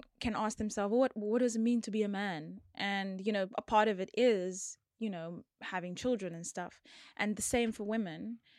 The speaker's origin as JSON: {"language": "English", "town": "George", "region": "Western Cape", "country": "South Africa", "said": "So I'm from George."}